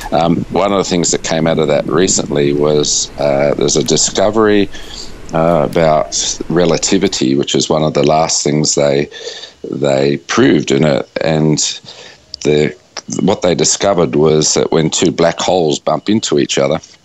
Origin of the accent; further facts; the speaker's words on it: North Epping, New South Wales, Australia; next door neighbour to where I grew up in North Epping